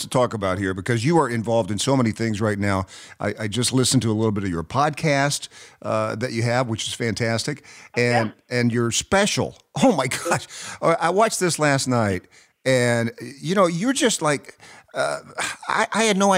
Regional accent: Knoxville, Tennessee, United States; moved away; you're getting ready to go to my hometown of Knoxville, Tennessee. And, you know, since is Knoxville a good, I haven't lived there for a while.

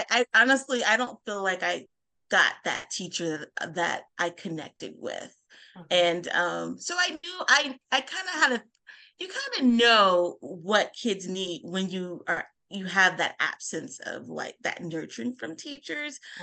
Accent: California, United States; Okay. Well, again, as Sarah said … I am from Southern California. I recently just left the classroom after 20 plus years.

